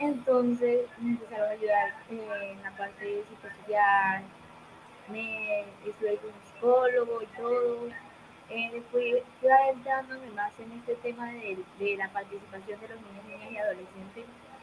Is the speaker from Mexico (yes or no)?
no; Venezuela; moved away; Yo vengo aquí de Venezuela, llegué aquí en el 2019.